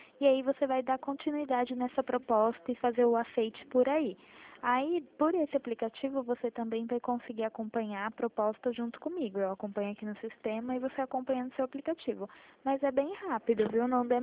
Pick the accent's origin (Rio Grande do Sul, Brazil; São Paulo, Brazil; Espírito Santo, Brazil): São Paulo, Brazil; Itatiba; A minha cidade é Itatiba.